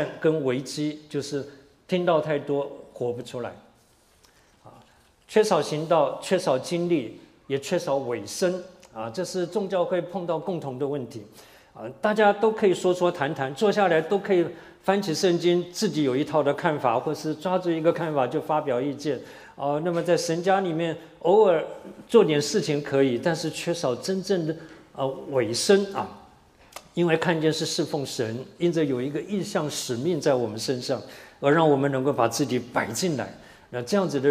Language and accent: Chinese; China; 那为什么我们都是中国人？